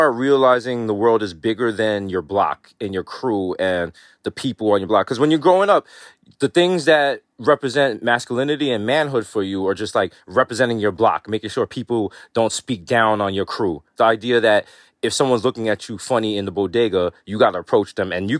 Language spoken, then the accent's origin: English; Jamaica; Well, I'm Jamaican.